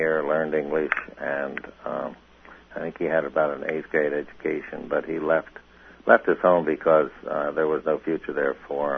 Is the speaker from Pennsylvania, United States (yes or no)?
yes; Doylestown, Pennsylvania, United States; I grew up in Doylestown pretty much, or just outside of Doylestown. It had about 12,000 people at the time, and it's the county seat of Bucks County, which is a pretty famous county in Pennsylvania.